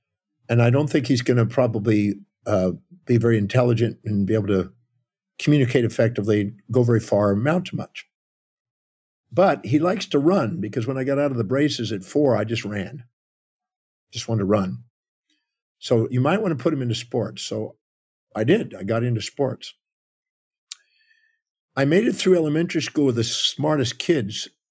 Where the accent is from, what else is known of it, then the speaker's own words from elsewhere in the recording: Houston, Texas, United States; born there; I was born in Houston, Texas, 1954. I'm 70 here in 2 months.